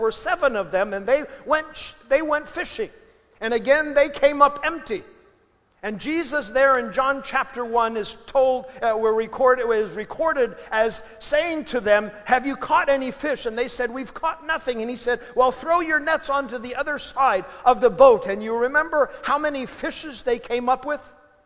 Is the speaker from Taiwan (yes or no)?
yes; Taiwan; my family to be able to speak Hokkien way, or I should say Taiwan way, because I was born and raised in Taiwan.